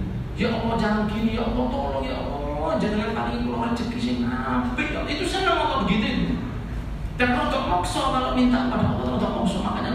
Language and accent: Indonesian; East Java, Indonesia; apalagi saya orang Jawa Timur